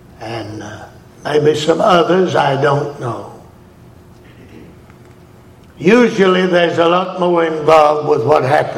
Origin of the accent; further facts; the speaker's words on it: Mississippi, United States; I am from Mississippi. That long name with all the crooked letters and the humpbacks in it. In Mississippi, we say poor with 3 to 4 O's. We have a drawl about it.